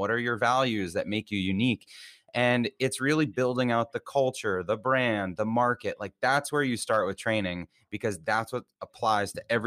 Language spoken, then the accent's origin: English; Massachusetts, United States; So I grew up in Massachusetts and we started with cheerleading events and dance events.